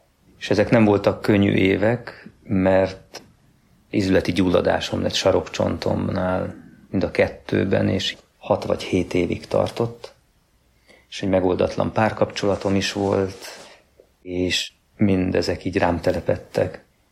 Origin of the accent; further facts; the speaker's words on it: Győr, Győr-Moson-Sopron, Hungary; cselédek voltak a mi őseink anyai ágon. Győrben, panelrengetegben fölnevelődtem a nővéremmel együtt, úgy 18 éves koromig